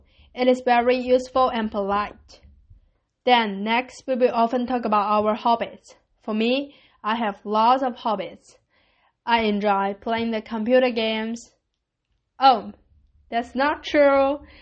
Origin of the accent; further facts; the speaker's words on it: China; I'm from China.